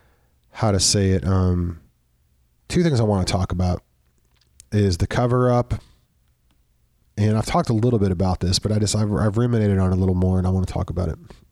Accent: Desloge, Missouri, United States; They sent him out to the Boones to Immaculate Conception in Flat River, Missouri, or where I grew up in Deloge, Missouri.

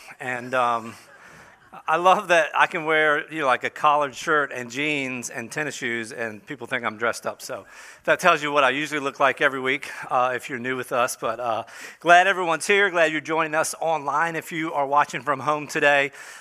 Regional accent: Delaware, United States; I grew up in a small town in southern Delaware.

